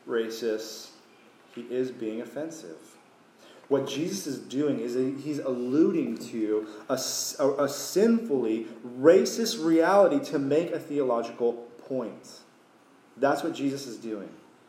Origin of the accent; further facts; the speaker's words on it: Long Beach, California, United States; I'm from California, from Long Beach, okay?